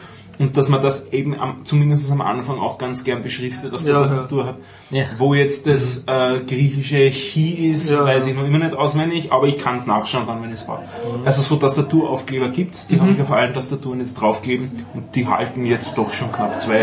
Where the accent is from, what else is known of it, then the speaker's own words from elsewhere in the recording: Austria; wie man bei uns in Österreich sagt